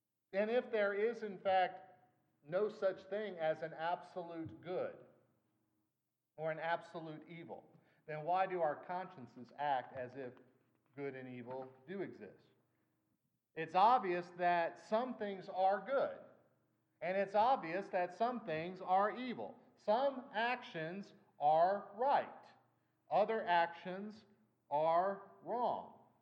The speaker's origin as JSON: {"language": "English", "region": "Illinois", "country": "United States", "also_born_or_lived": "South Carolina / Georgia", "said": "I lived in South Carolina. I lived in Georgia. I would say, I come from Illinois. You know, the land of Lincoln, the guy who won."}